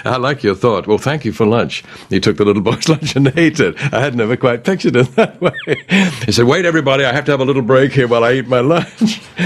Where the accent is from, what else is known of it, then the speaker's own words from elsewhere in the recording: England, United Kingdom; Well, I grew up in England